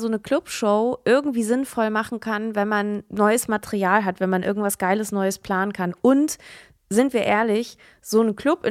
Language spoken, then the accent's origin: German; Hamburg, Germany; Das ist schon krass, dass die mich gefragt haben, ob ich das darf, so als Hamburger Künstlerin.